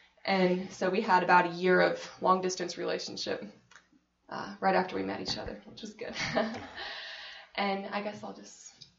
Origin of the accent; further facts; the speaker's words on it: Ohio, United States; now in Texas, United States; I grew up in Ohio starting out. My dad worked at a bank in Ohio, and I lived there until I was 12, loved it. And then we moved to Texas